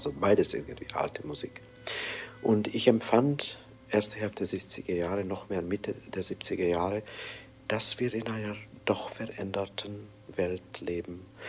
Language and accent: German; Budapest, Hungary; first language Hungarian; German is a second language; moved away as an adult; Bin ich Ungar oder bin ich Jude? Ich wurde Jude durch die Verfolgung, aber kulturell gesehen, ich bin in der ungarischen Sprache aufgewachsen, ich bin durchdrungen von der ungarischen Literatur. So war das Verlassen von Budapest doch seelisch sehr schwierig